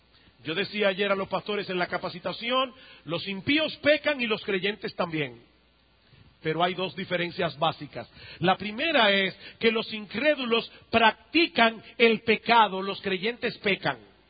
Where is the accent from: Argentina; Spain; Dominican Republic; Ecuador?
Dominican Republic; San Juan de la Maguana, San Juan; born there; Yo nací en San Juan de la Maguana. Como ustedes saben, en San Juan no hay playa.